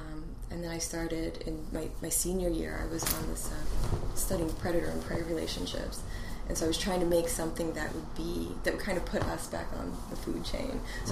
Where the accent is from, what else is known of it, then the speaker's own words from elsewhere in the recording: Dallas, Texas, United States; moved away as an adult; now in East Coast, United States; I was born in Dallas and raised there up until I was about 20.